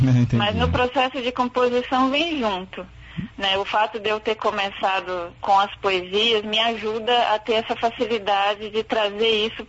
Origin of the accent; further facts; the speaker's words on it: Ilhéus, Bahia, Brazil; participava de concursos na minha cidade, no interior da Bahia, Ilhéus, que eu sou de Ilhéus.